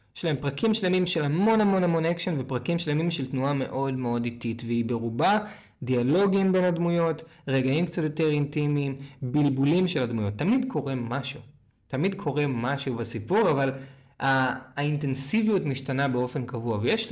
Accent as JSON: {"language": "Hebrew", "town": "Tel Aviv", "region": "Tel Aviv District", "country": "Israel", "said": "כן, אני תל אביב במקור"}